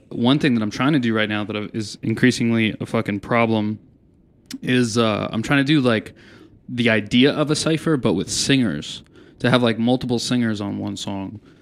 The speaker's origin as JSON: {"language": "English", "town": "Lancaster", "region": "Pennsylvania", "country": "United States", "tie": "born or raised there", "also_born_or_lived": "Lititz", "said": "But yeah, I was born in Lititz, grew up in Lancaster."}